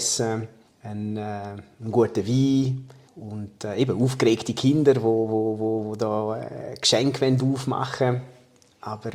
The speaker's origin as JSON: {"language": "German", "region": "Fribourg", "country": "Switzerland", "tie": "born or raised there", "said": "Ich bin ja in Fribourg geboren und aufgewachsen"}